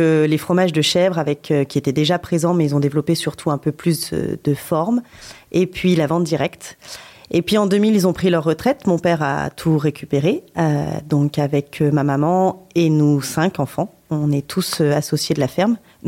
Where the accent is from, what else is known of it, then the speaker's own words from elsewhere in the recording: Azay-le-Ferron, Centre-Val de Loire, France; Alors, moi, je viens d'Azay-le-Ferron.